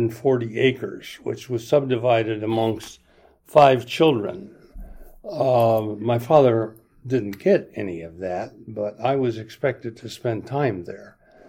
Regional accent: Bay City, Michigan, United States; also born or lived in Owosso; I was born in Owosso, Michigan, outside of, from a little town called Chesaning, where my father was a school teacher in May of 1937. And I grew up pretty much in the lower part of Michigan.

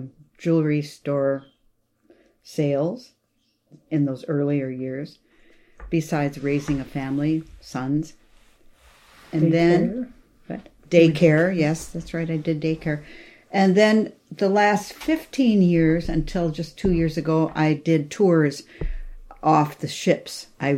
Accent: Chicago, Illinois, United States; now in Haines, United States

